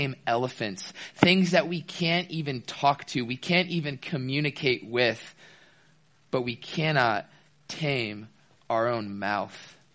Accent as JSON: {"language": "English", "town": "Tampa", "region": "Florida", "country": "United States", "tie": "born or raised there", "said": "So as I said, I'm from Florida. I'm born and raised in Tampa, Florida, which is about an hour away from Orlando."}